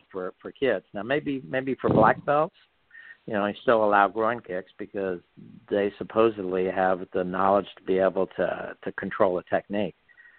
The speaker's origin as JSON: {"language": "English", "region": "Texas", "country": "United States", "said": "And I said, well, I'm from Texas. We kick to the groin there."}